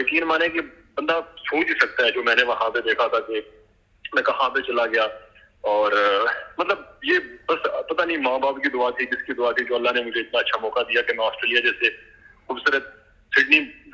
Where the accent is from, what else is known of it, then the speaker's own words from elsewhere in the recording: Azad Kashmir, Pakistan; now in Australia; میں آسٹریلیا میں آیا تھا، بیسیکلی تو میں آزاد کشمیر سے ہوں اور فرسٹ کشمیری ہوں